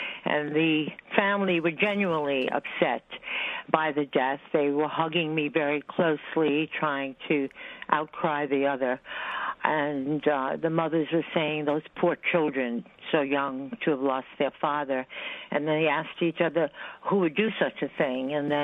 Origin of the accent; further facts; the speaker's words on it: United States; I'm an American and was married to an Iranian at that time.